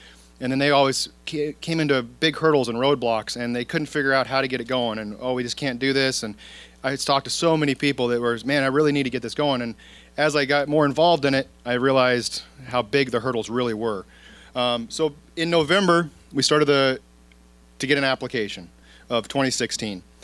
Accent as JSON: {"language": "English", "town": "Kenai", "region": "Alaska", "country": "United States", "tie": "born or raised there", "said": "I was born and raised here in Kenai, Alaska. Both my parents were born and raised here in Alaska."}